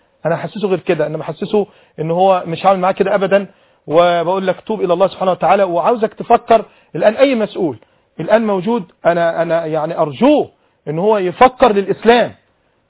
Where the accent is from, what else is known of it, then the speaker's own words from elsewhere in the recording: Egypt; أنا رجل مصري, أبي مصري وأمي وجدي والأباء والأبناء